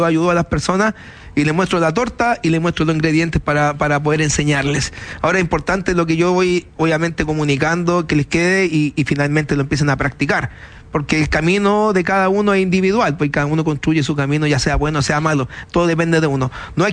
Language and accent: Spanish; Puente Alto, Santiago Metropolitan, Chile; Yo vengo de Puente Alto, estoy organizando para hacer clases a la gente de Puente Alto